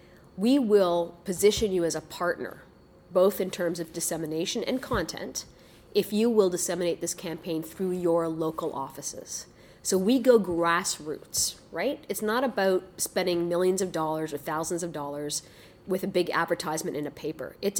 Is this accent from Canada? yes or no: yes; Burlington, Ontario, Canada; I was raised in Burlington, Ontario, and here I came to Queens, and I grew up in a very modest family. So my parents came to Canada as refugees.